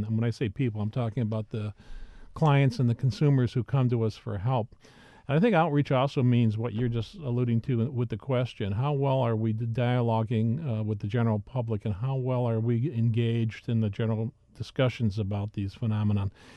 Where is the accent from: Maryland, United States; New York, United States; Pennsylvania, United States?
New York, United States; Syracuse; I'm formerly from Syracuse. I have to tell you that even when I was in Syracuse, I heard about this thing.